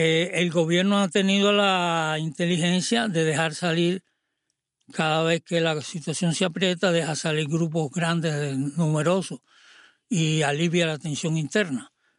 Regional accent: Santiago de Cuba, Cuba; pues yo soy de Santiago

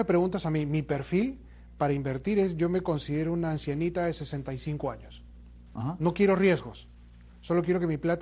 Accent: Venezuela; soy venezolano, hice toda mi vida industria en Venezuela

